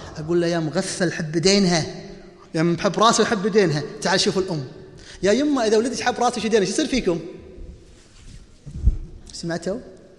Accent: Kuwait; عندي واحدة من الأهل عندنا في الكويت

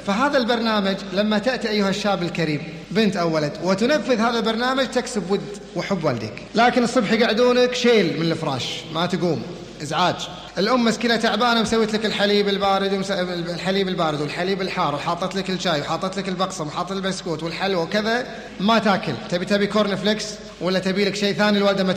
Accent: Kuwait; اعتاد الكسل مثل ما صار عندنا في الكويت

